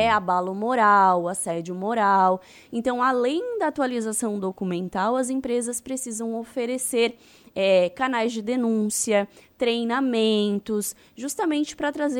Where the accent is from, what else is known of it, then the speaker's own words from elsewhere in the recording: Cocal do Sul, Santa Catarina, Brazil; Sou de Cocal do Sul, né? Cresci lá e também tenho o meu escritório atualmente em Cocal do Sul.